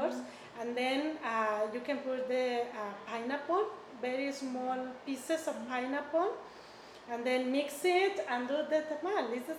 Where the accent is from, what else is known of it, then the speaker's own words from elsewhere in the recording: Guanajuato, Mexico; English is a second language; now in United States; I am from Guanajuato, Mexico, that is on the center part of Mexico.